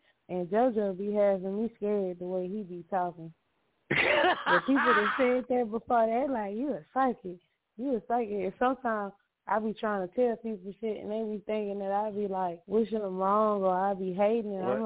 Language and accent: English; the South, United States; You know I'm from the South.